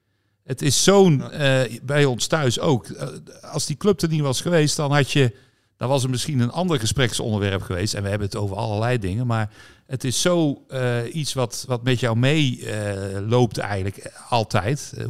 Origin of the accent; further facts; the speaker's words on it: North Brabant, Netherlands; ik werkte in het Gooi in Hilversum. Dat was gewoon van, ik was Brabant